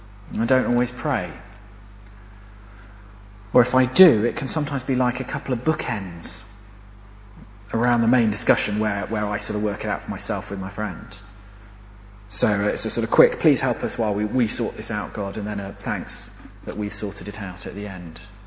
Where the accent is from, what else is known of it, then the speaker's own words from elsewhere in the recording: United Kingdom; But it's not really an excuse being British, because actually thinking that you can deal with your problems on your own, that's just pride.